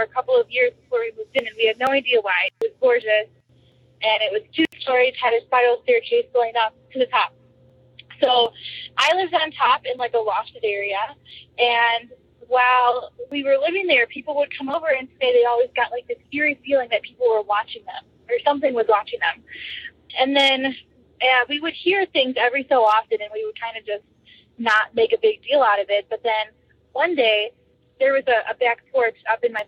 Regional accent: Chicago, Illinois, United States; I'm from Chicago, Illinois.

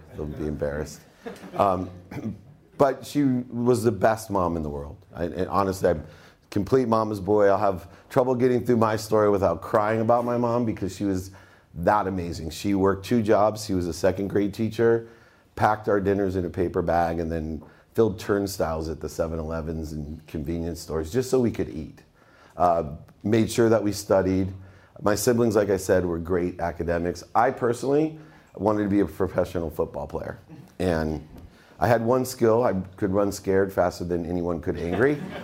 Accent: Akron, Ohio, United States; I grew up in Akron, Ohio, the armpit of the U.S., great place to be from.

